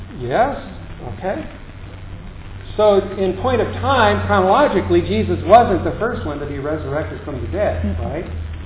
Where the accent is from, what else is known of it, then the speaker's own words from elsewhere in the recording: Missouri, United States; because I'm from Missouri, I can say that, you know